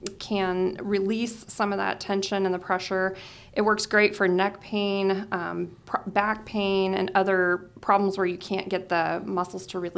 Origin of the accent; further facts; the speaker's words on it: Missouri, United States; Of course, I'm from Missouri, so everything you have to show me